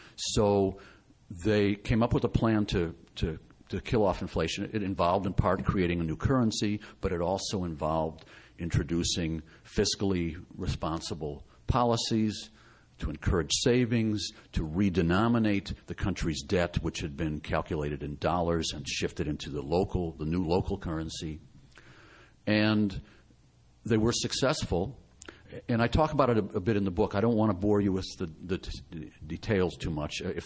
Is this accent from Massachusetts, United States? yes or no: no; Chicago, Illinois, United States; And I'm from the Midwest. As Alice mentioned, I'm from Chicago.